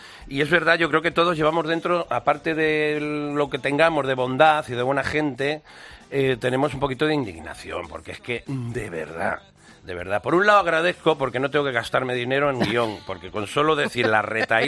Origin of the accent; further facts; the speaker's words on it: Castilla-La Mancha, Spain; Miguel de Cervantes se inspiró en mi tierra manchega.